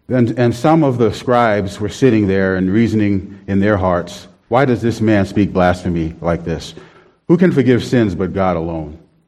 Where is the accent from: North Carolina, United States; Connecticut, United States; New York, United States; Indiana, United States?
New York, United States; New York City; growing up in New York City, there's a crowd everywhere, you know, pretty much.